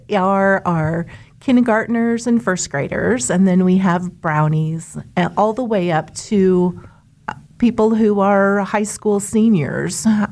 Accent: Nebraska, United States; also born or lived in Kansas; I lived 2 years in Kansas, my first 2 years of my life. And then my parents moved a whole 4 miles all the way into Nebraska.

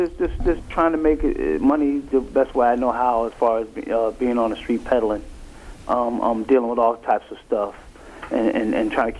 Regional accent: Bridgeport, Connecticut, United States; I'm originally from Bridgeport.

